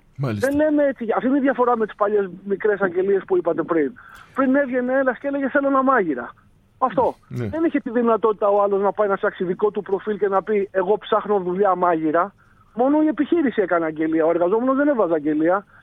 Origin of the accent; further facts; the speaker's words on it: Athens, Attica, Greece; Εγώ τουλάχιστον που μεγάλωσα και ζω στην Αθήνα